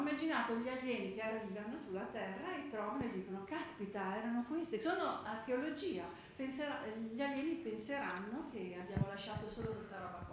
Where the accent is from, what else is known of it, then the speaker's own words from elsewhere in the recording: Sardinia, Italy; born there; sono nata in Sardegna